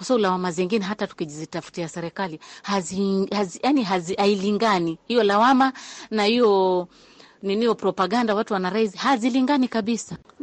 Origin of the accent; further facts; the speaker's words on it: Changamwe, Mombasa County, Kenya; Mimi natokea Changamwe, ni mzaliwa wa Changamwe, Chaani Ward. Hapo ndio nilizaliwa. Nimeishi sasa hivi na miaka 52 umri.